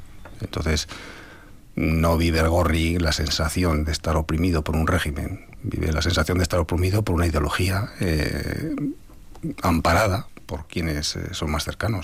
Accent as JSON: {"language": "Spanish", "town": "Araia", "region": "Basque Country", "country": "Spain", "said": "Si a mí me dicen de dónde soy, yo soy de Araya. Si a mí me dicen de dónde me siento, yo me siento de Araya."}